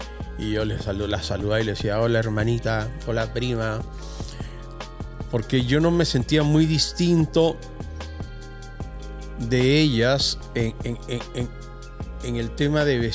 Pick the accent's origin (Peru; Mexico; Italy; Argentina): Peru; now in Chile; si bien hoy día me siento tan chileno como peruano, no dejo esa chaqueta de comodidad que me da ser migrante.